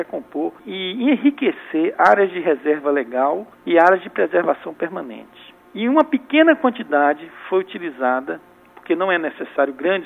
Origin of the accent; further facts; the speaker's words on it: Brazil; somos brasileiros.